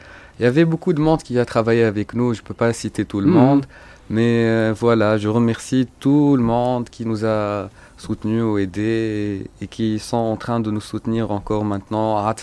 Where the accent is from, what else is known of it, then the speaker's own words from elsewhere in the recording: Tunisia; Non, on est des Tunisiens. Et ça nous fera énormément plaisir de réussir à partir de notre pays.